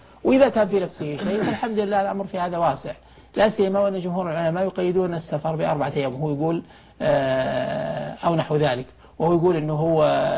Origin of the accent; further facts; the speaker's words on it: Saudi Arabia; يعني مثلا عندنا في السعودية الرز